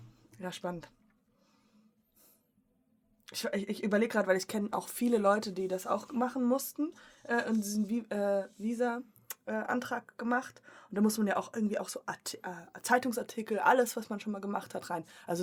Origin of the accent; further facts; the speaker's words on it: United States; also born or lived in Hamburg; Bin ja Amerikanerin.